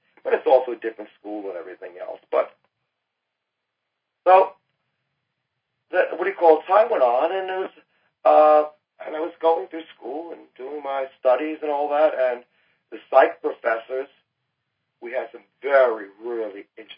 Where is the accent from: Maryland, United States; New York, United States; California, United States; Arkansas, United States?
New York, United States; We're talking about now, this is the early 1970s, growing up in New York.